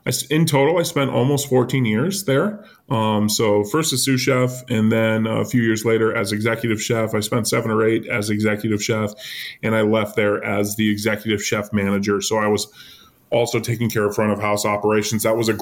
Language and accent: English; Oregon, United States; Growing up on the Oregon coast, I know the brand very, very well. I grew up with it.